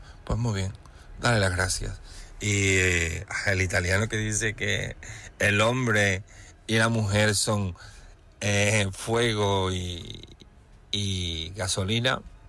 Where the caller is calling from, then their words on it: Seville, Andalusia, Spain; de Sevilla y llamo para apoyar a María esta noche